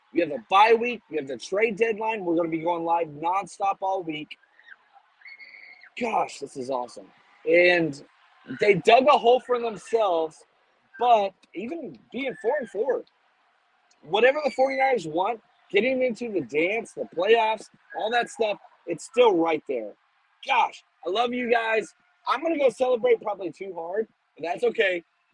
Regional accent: Dallas, Texas, United States; my whole reason why I'm a Cowboys fan, you guys know me, is because of just like where I was raised in Dallas

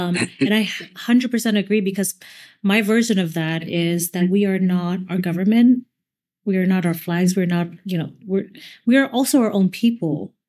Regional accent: Hue, Thua Thien Hue, Vietnam; Well, I'm from Hue, but, you know, we're considered after the line. So we're from the South

